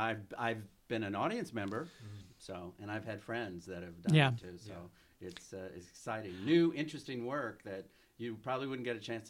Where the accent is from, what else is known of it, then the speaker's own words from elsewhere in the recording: California, United States; Well, I grew up in Northern California.